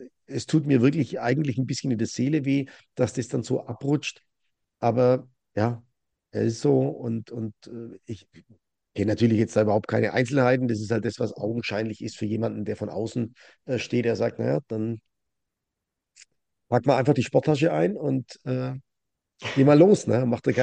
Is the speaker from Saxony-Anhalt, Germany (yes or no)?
no; Bavaria, Germany; Ich bin halt ein Mittelfranke, ne?